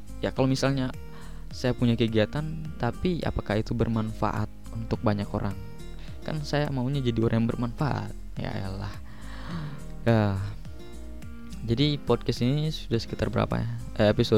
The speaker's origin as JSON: {"language": "Indonesian", "region": "Gorontalo", "country": "Indonesia", "said": "di daerah saya di Gorontalo Utara itu, waktu saya pulang kemarin minggu lalu hari Rabu"}